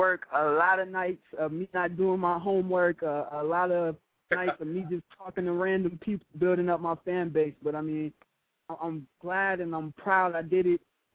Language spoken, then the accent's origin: English; Davenport, Iowa, United States; I'm from Davenport, Iowa. It's part of the Quad Cities, the home of John Deere to make all the tractor equipment for the farms and everything.